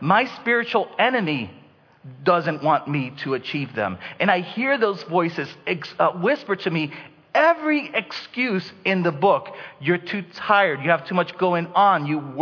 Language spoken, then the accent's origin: English; Denver, Colorado, United States; I'm from Denver.